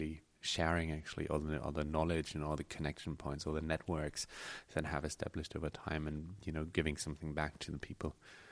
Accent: Germany; now in New Zealand; here I was from Germany, came to New Zealand

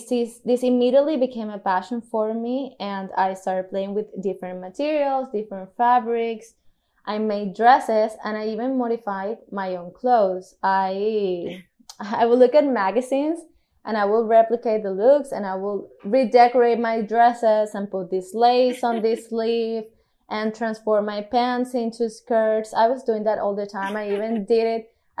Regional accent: Cartagena, Bolívar, Colombia; Well, I was born in Cartagena, like my parents. We were raised here and I lived here throughout my whole childhood.

